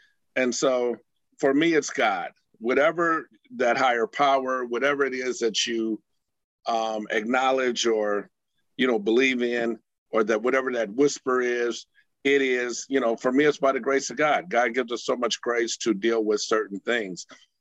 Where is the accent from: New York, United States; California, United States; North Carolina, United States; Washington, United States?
California, United States; I come from the Bay Area.